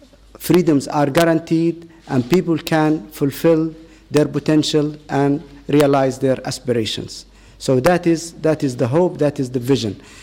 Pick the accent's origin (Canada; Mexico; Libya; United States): Libya; now in United Kingdom; I'm from Libya, but I live in the UK.